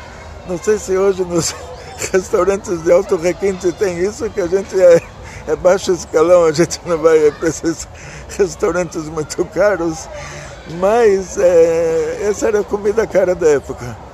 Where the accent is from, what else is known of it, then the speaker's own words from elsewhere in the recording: Brazil; moved away as an adult; now in Israel; falei para vocês, eu saí do Brasil com 18 anos, fui estudar na Yeshiva em Israel. Não fiz universidade aqui, o português que eu me lembro é o português da rua.